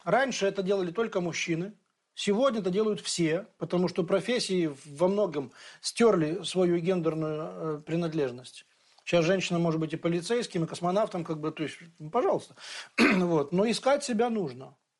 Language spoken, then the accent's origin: Russian; Ukraine; born there; я, поскольку родился в Украине, я знаю, что на Украине такое есть